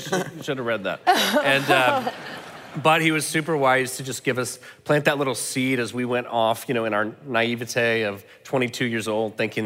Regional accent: Montgomery, Alabama, United States; So I'm from Montgomery originally, and Catherine is from Athens, Georgia.

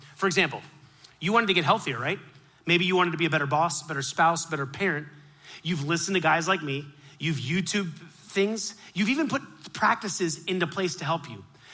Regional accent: Miami, Florida, United States; Absolutely, I grew up in Miami.

